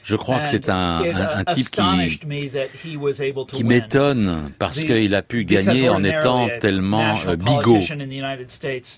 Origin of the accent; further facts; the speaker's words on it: Kansas, United States; Moi, je viens du Kansas, c'est l'État où je suis né. C'est un État qui est allé très, très, très, très loin vers la droite au cours des années.